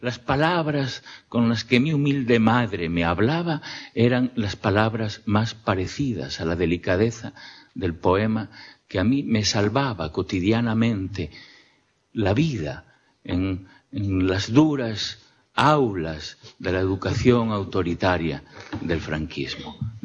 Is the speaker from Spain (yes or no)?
yes; Villafranca, Spain; En mi pueblo, en Villafranca, no eran emigrantes a Cuba ni los condes ni los marqueses